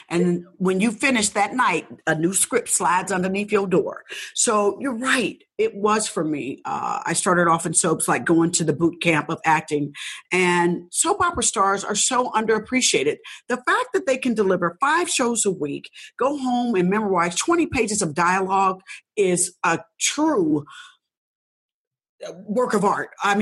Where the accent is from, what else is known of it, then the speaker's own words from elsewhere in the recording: Indianapolis, Indiana, United States; moved away; Like when I moved from Indianapolis to California, my girlfriend was like, you want to come and go on Soul Train with me?